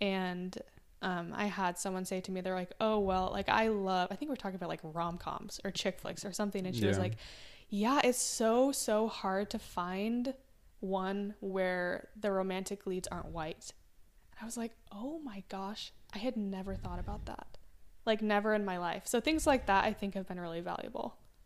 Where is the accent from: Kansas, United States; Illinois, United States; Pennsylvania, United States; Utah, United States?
Utah, United States; not wanting people to think that I'm a certain way that I'm actually not, just because I'm from Utah.